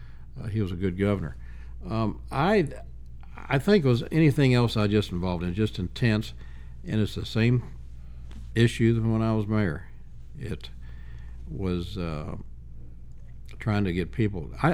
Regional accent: St. Louis, Missouri, United States; I said, I'm from St. Louis, I mean, but my city is at the other end of I-44, and if you guys do good, I'm going to do good.

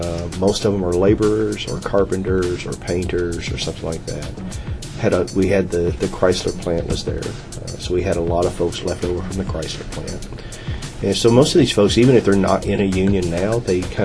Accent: Louisiana, United States; I'm from Louisiana. It's a right-to-work state, so I get right-to-work.

